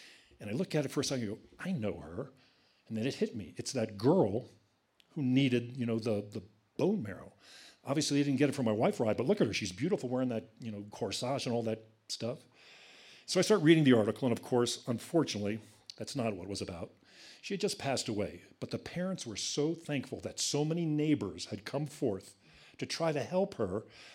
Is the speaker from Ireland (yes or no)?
no; Virginia, United States; They're from Ethiopia. I'm from Virginia.